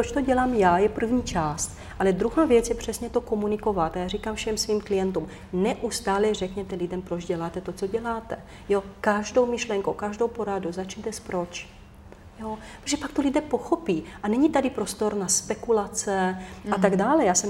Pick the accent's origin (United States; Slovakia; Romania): Romania; Czech is a second language; now in Czech Republic; já jsem Rumunka žijící v České republice, takže pro mě už nějaký tranzit proběhl